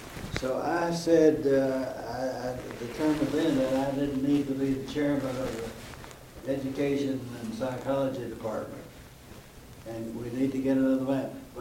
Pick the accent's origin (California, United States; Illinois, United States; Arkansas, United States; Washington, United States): Arkansas, United States; Marmaduke; had preached at Marmaduke, my hometown, Marmaduke, Arkansas.